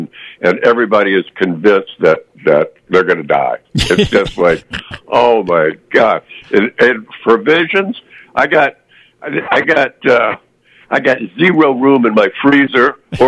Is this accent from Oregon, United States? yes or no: no; Florida, United States; also born or lived in the islands; born and raised in Florida and the islands, you wait 36 hours out before you even start worrying too much about it.